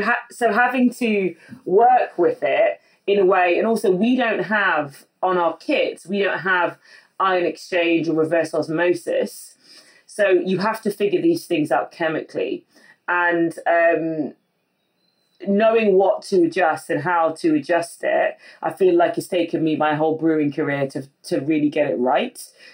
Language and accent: English; West Midlands, United Kingdom; So step one, I came from the Midlands next to Burton-on-Trent, which is already like, that's kind of like Mecca for beer in the UK.